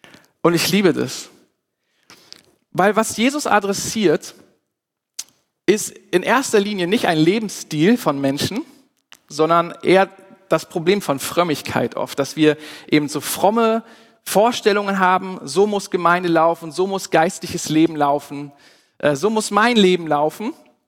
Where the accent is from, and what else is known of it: Germany